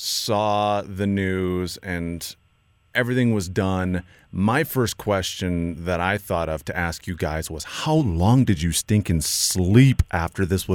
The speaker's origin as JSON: {"language": "English", "region": "Wisconsin", "country": "United States", "tie": "born or raised there", "said": "I grew up in Wisconsin. I went to school at University of Wisconsin, La Crosse"}